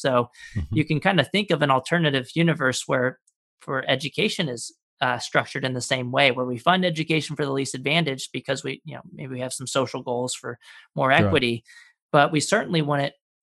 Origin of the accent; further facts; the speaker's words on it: San Antonio, Texas, United States; Yeah, I grew up in San Antonio, Texas, and went through the public education system all through K through 12.